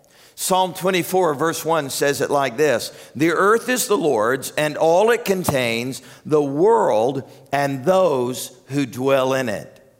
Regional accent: the South, United States; we can say it because we're from the South.

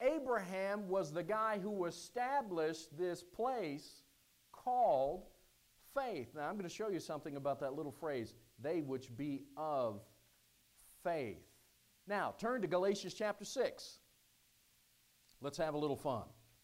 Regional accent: Whitsitt, Pennsylvania, United States; And many times people would ask me, hey … where are you from? I'd say, Whitsitt, Pennsylvania.

